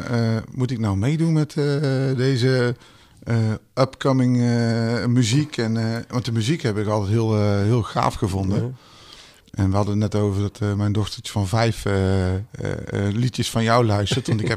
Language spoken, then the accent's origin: Dutch; Tilburg, North Brabant, Netherlands; Ik kom uit oorspronkelijk uit Tilburg